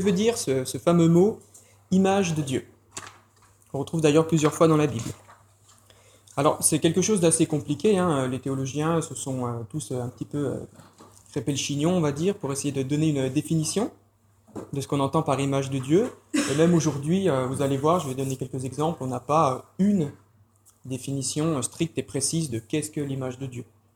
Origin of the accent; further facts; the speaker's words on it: Grand Est, France; j'ai 34 ans, je viens d'Alsace.